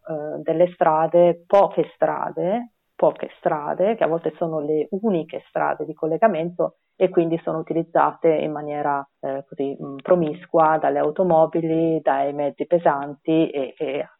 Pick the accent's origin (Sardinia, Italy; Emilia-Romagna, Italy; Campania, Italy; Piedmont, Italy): Sardinia, Italy; però sono sempre molto vicina col cuore alla Sardegna e quindi vado e vengo anche dalla Sardegna